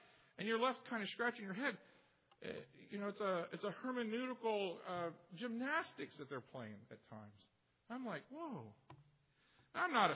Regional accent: Florida, United States; You realize I grew up in Florida chasing alligators around, right?

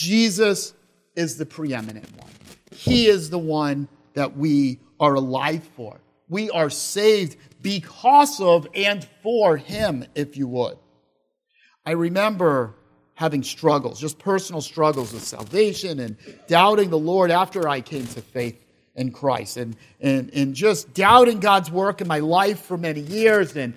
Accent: New York, United States; accent: New York; No picking up my New York accent there.

